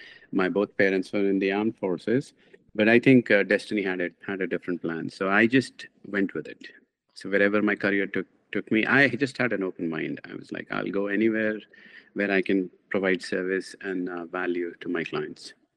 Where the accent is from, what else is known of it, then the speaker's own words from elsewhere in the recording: India; moved away as an adult; now in Japan; I'm originally from India. I spent my first 25 years there.